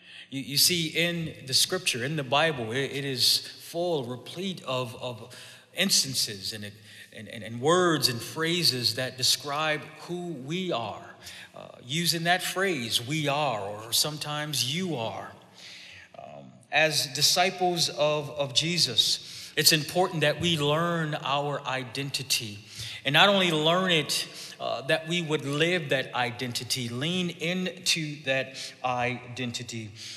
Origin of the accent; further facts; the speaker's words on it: Buffalo, New York, United States; I'm from Buffalo, New York. I grew up, born and raised in Buffalo, New York.